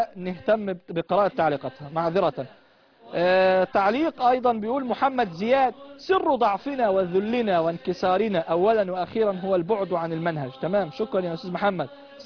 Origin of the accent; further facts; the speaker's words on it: Egypt; احنا عايزين برضو لما واحد في فلسطين يتألم انا كمصري اشعر به